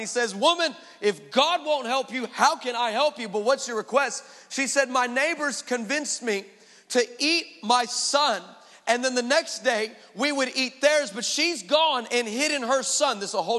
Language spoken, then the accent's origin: English; United States; I'm American. We don't know anything, okay?